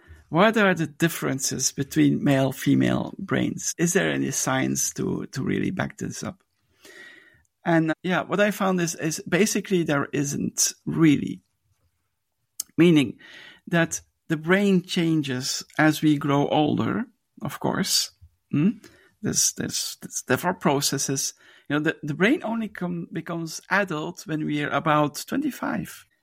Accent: Belgium; English is a second language; I'm from Belgium, and there were people there from Norway, Sweden, and Holland.

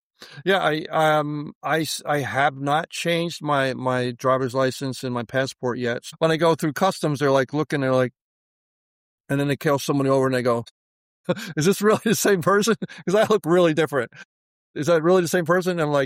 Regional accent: New York, United States; born there; I was born in New York, just outside New York City

